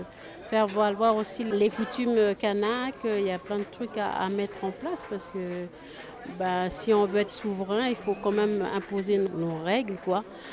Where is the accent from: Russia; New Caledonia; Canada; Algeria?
New Caledonia; On est des Kanaks, on a notre culture, on a notre civilisation. Et la Calédonie n'est pas à l'échelle d'un grand pays, c'est une île.